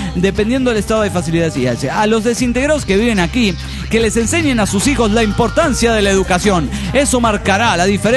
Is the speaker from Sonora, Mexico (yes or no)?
no; Puebla, Mexico; now in Madrid, Spain; soy originaria de Puebla.